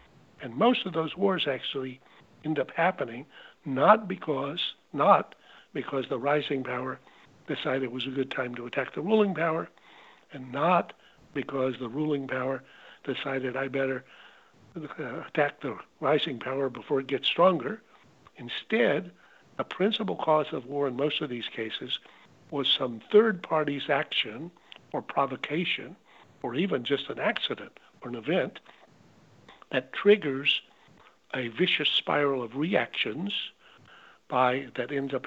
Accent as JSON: {"language": "English", "region": "North Carolina", "country": "United States", "said": "I'm not only red-blooded, but red-necked. I come from North Carolina."}